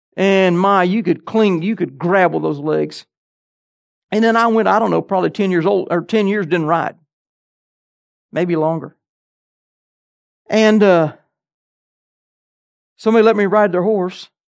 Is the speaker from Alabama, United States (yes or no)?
yes; Alabama, United States; also born or lived in Tennessee; Not professionally, but I grew up in Alabama. We played football all the time. Moved to Tennessee.